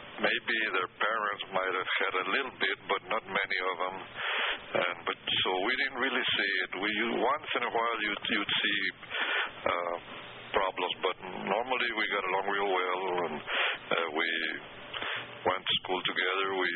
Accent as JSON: {"language": "English", "town": "Benavides", "region": "Texas", "country": "United States", "tie": "born there", "said": "I was born in Benavides, Texas, October the 8th, 1933."}